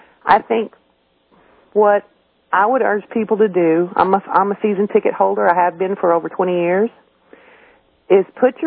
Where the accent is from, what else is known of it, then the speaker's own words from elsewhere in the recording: Austin, Texas, United States; I grew up in Austin